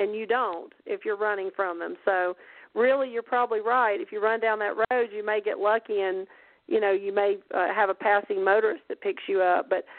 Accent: Alabama, United States; because I'm from Alabama, and I'm just a Southern girl, so I've been running through the woods since I was a little kid.

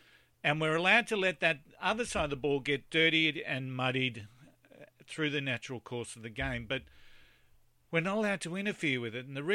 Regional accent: Australia; It's been an outrage as our Australian cricket team is held quite rightly to be role models for many of our young players.

